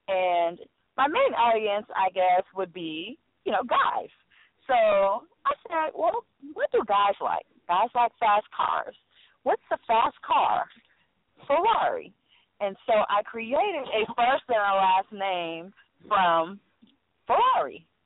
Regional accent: South Carolina, United States; He has South Carolina on lock. That's my, you know, my home state.

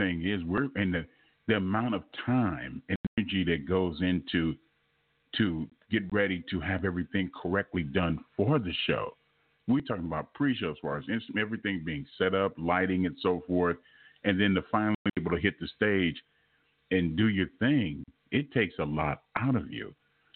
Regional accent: Los Angeles, California, United States; I'm originally from Los Angeles, so I can.

